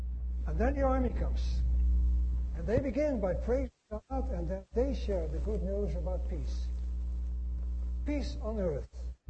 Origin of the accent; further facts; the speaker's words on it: Netherlands; I grew up in the Netherlands